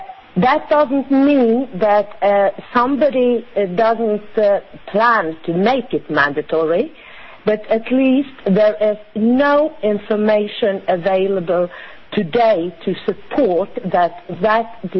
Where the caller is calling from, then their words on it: Norway; calling from Norway.